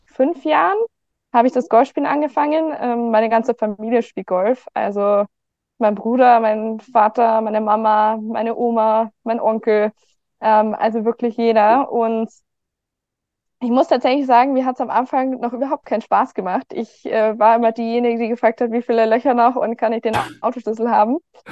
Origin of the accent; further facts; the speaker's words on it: Garmisch-Partenkirchen, Bavaria, Germany; Ich bin geboren, aufgewachsen in Garmisch-Partenkirchen, in Garmisch, um genau zu sein